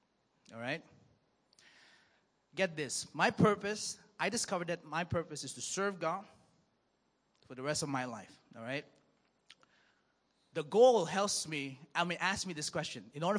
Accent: Dubai, United Arab Emirates; Yes, I grew up in Dubai, all right?

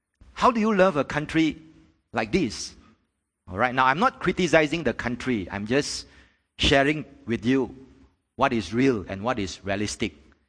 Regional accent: Malaysia; because I'm a Malaysian and I'm preaching to Malaysian

